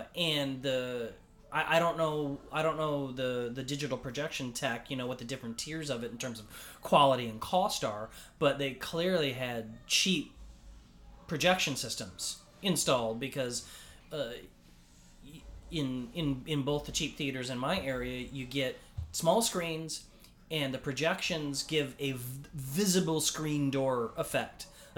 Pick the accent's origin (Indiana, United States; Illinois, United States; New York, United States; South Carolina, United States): Indiana, United States; But you know, in my hometown, Indiana, we had when I was growing up, there were kind of three